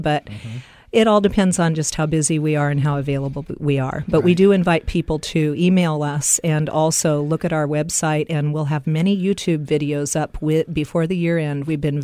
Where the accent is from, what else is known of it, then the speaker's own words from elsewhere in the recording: California, United States; I'm a mom, born and raised in California. I've lived in different parts of the world